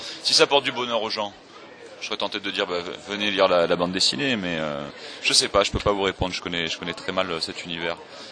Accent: Marseille, Provence-Alpes-Côte d'Azur, France; donc je dis que je suis de Marseille, etc.

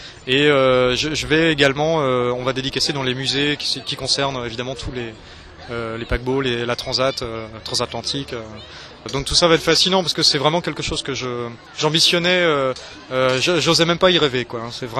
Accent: Brittany, France; On est breton, donc on côtoie évidemment les Fesnos aussi.

